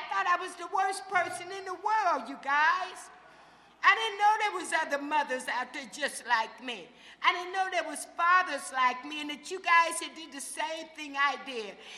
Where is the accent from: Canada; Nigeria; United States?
United States; Ohio; also born or lived in San Francisco; And so I had came from a Liberty town in Ohio.